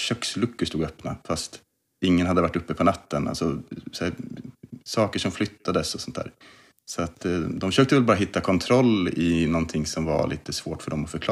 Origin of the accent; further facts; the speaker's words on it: Kolmården, Östergötland, Sweden; also born or lived in Stockholm; Alltså som barn, vi flyttade från Stockholm när jag var 5 år ungefär, ner till urskogarna i Kolmården. Vi flyttade ner till sommarstugan och byggde ut den.